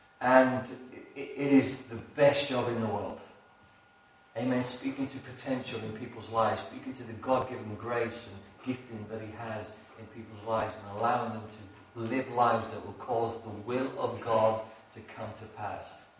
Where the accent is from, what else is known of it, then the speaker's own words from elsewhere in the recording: North East England, United Kingdom; and I'm from County Durham, and it's been like nearly 2 years since I was here last.